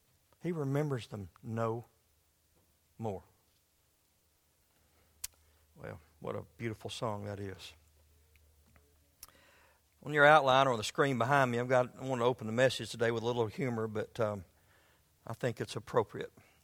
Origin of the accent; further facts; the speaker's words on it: United States; I personally want to say thank you to you that I'm an American.